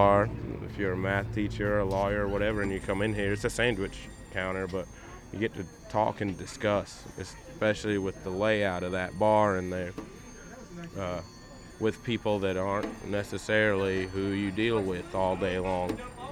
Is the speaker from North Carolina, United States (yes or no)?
yes; Raleigh, North Carolina, United States; I'm 32 years old now. I'm from West Raleigh, I spent a lot of time in West Raleigh before I left home